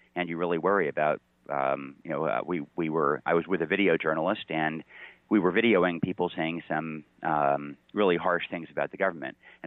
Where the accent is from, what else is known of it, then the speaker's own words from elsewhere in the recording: United States; as an American journalist